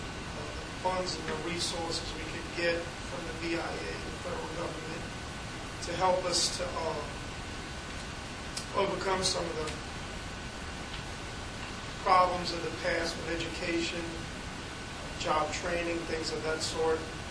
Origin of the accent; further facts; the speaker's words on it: Louisiana, United States; I grew up on the West Bank. My mother's from Port of Sham.